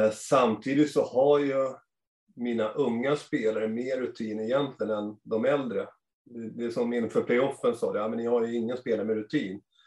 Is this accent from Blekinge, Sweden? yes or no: no; Haninge, Stockholm County, Sweden; Nej, jag är från Haninge från början.